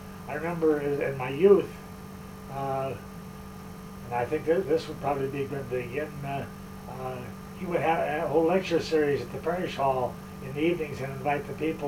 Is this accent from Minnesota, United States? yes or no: yes; Minnesota, United States; So I grew up in Minnesota. My father was a farmer, raised purebred hogs and cattle